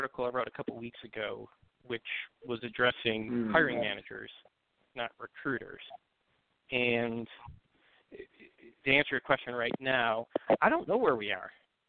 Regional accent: Buffalo, New York, United States; Yeah, I mean, I grew up in Buffalo, which is

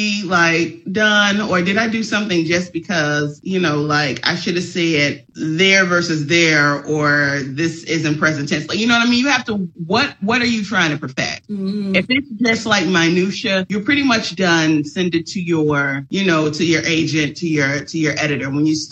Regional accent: Chicago, Illinois, United States; oh, I'm from Chicago. So like all Chicago journalists like work at the Tribune or the Sun-Times.

